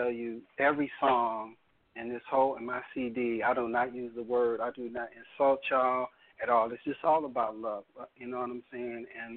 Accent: Chicago, Illinois, United States; Okay, I'm originally from Chicago, right?

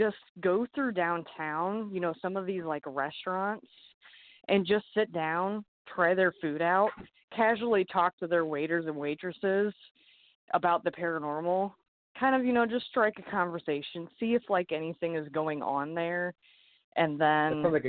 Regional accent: Fort Wayne, Indiana, United States; also born or lived in Norfolk, Virginia / Illinois; I was born in Norfolk, Virginia when my dad was in the Navy. They moved, I think, into Illinois pretty much when I was still kind of a baby. And then for whatever reason, my parents decided to move to Fort Wayne, Indiana. So I've been here ever since.

